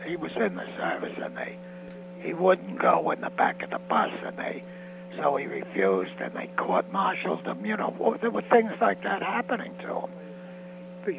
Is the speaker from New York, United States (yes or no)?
yes; Queens, New York, United States; I'm from Queens. I mean, we are from Ozone Park is where I originally came from.